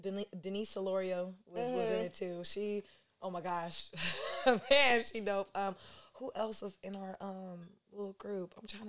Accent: Lodi, California, United States; also born or lived in Stockton; when I was younger, my mom had moved me to Lodi. So I was hella whitewashed. That's why I'm hella proper.

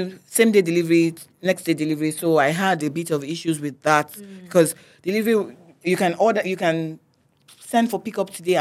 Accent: Nigeria; moved away; Like that because I'm a Nigerian.

